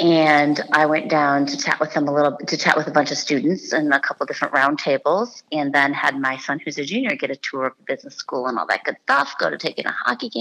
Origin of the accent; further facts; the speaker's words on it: Cleveland, Ohio, United States; I grew up in Cleveland, and I admit it.